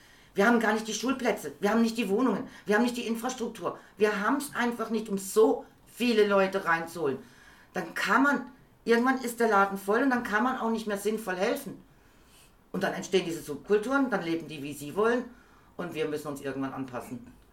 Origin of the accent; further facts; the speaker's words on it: Berlin, Germany; da ich aus Berlin kam, hat der mich automatisch neben die Türken gesetzt, weil das war klar, ich habe da gar kein Problem mit, weil ich komme aus Berlin, ich kenne das, also das ist ganz normal.